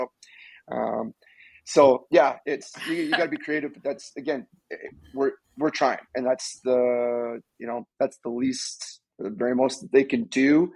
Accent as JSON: {"language": "English", "country": "Canada", "tie": "born or raised there", "said": "power skating instructor through the Can Power Skate program here in Canada. I wanted something here in my hometown"}